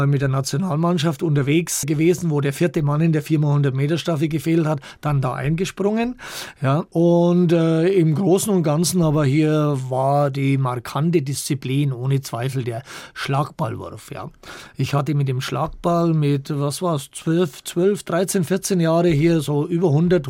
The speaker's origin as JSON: {"language": "German", "town": "Altdorf bei Nürnberg", "region": "Bavaria", "country": "Germany", "tie": "born or raised there", "said": "Ich komme aus Altdorf bei Nürnberg. Dort geboren, logischerweise, ja, in einer Sportlerfamilie."}